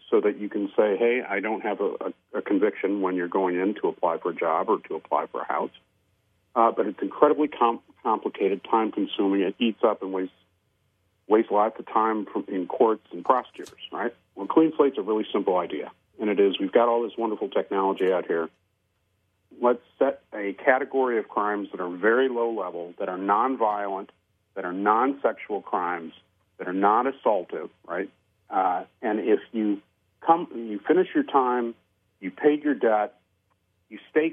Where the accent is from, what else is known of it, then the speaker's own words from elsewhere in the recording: Detroit, Michigan, United States; So I'm a Michigander. I grew up in Detroit, but I'm also a Catholic.